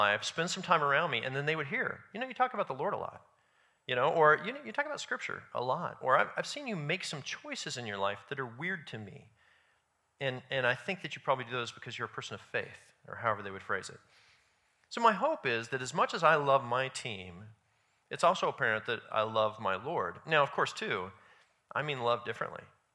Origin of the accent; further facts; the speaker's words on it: Kansas City, Missouri, United States; My favorite team is the Kansas City Royals. I am from Kansas City. I was born there. I love this team.